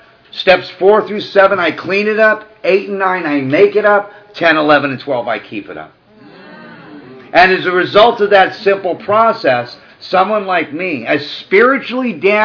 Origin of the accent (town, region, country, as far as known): Malibu, California, United States; born or raised there